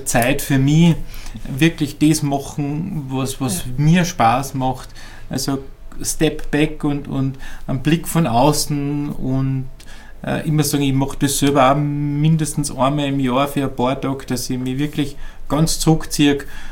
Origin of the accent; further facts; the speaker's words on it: Upper Austria, Austria; born there; Ich bin eigentlich ein geborener Oberösterreicher, komme aus einer Nicht-Mediziner-Familie